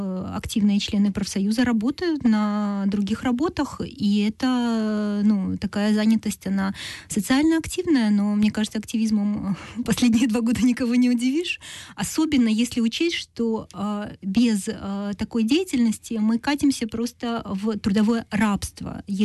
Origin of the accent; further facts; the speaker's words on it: Belarus; now in Ukraine; Вот я живу в Украине 10 лет, я эмигрировала из Беларуси в 2006 году